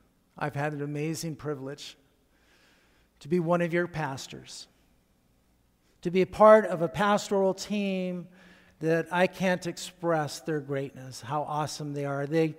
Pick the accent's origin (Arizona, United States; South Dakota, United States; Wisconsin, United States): Arizona, United States; Chandler; told him about we're from Chandler and love to get together with you.